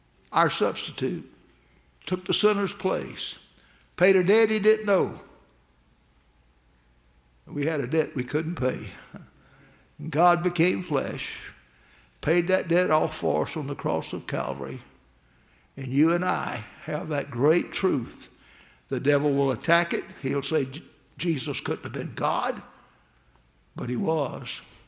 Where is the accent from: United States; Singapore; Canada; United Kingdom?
United Kingdom; England; And the truth of the matter is, we as English people today, we're blessed.